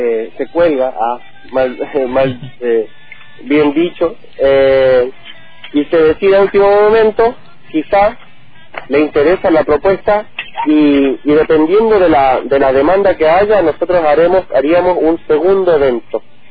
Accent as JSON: {"language": "Spanish", "country": "Chile", "said": "yo que soy chileno, digamos, entonces tengo todo un repertorio así de música chilena"}